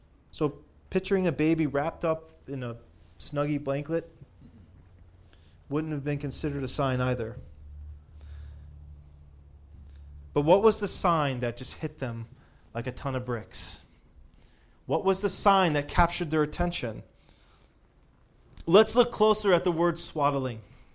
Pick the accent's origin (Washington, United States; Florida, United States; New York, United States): Florida, United States; because that's where I'm from. I'm from Florida. Yet I don't have a house down there.